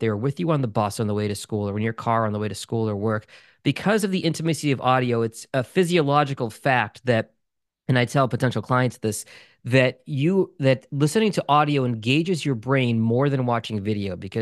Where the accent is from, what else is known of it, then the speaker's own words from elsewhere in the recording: Boston, Massachusetts, United States; I grew up in the Boston area. My dream gig was to be the play-by-play voice of the New England Patriots.